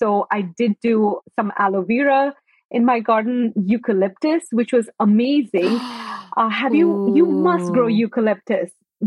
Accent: India; now in United States; Because my family is from India. And even though I was born in the US, I grew up for many years, my childhood years, I would say, I grew up in India.

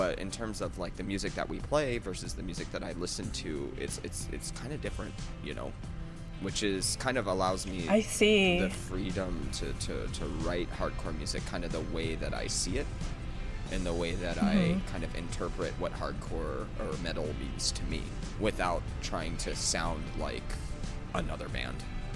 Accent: Midwest, United States; So we grew up playing like pop punk or alternative, you know, growing up in the Midwest and whatnot.

